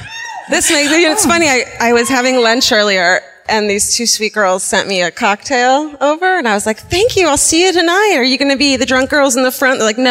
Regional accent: Los Angeles, California, United States; because we're from Los Angeles, where like everything is fucking gluten-free and vegan

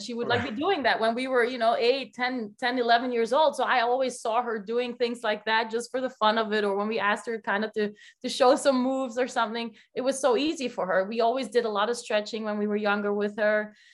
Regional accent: Belgium; English is a second language; moved away as an adult; I'm from Belgium. I never moved out of Belgium until last year.

